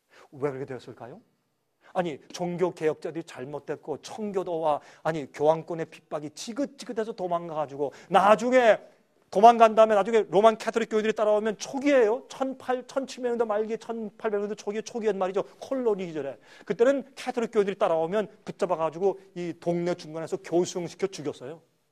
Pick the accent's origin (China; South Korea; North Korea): South Korea; now in United States; 전 미국 사람이에요. 전 미국 시민국 하는 사람이에요. 우리 미국에 저는 한국 사람이지만 그러나 전 시민국은 미국이니까